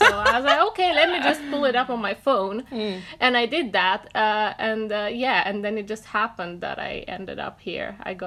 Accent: Bulgaria; moved away as an adult; also born or lived in Germany; No, I was born in Bulgaria. Mm-hmm. I did my gymnasium education there, and I moved out of there when I was 19 to pursue my studies in Germany.

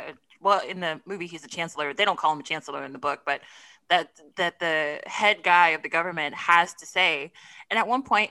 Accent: United States; since it feels more Americanized to me as an American.

